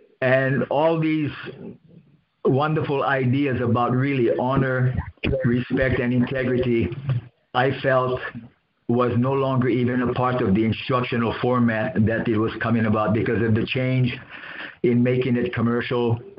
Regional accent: Hawaii, United States; You know, growing up in Hawaii, as you guys all know, you know, we are exposed to the Japanese culture, so many different cultures.

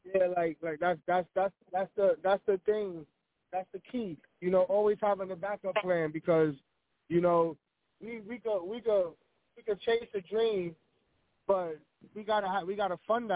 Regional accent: Bronx, New York, United States; now in South Florida, United States; But, you know, I live in South Florida now. I'm always a Bronx nigga from jump. That's never going to change.

